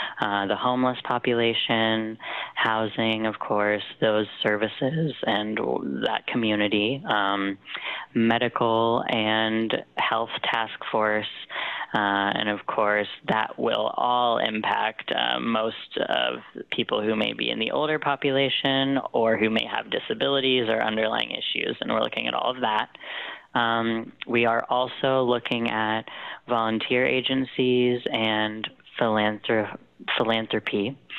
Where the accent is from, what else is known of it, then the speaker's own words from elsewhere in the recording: Berkeley, California, United States; now in Portland, United States; I am based in Portland, Oregon right now, but I am originally from Berkeley, California, actually.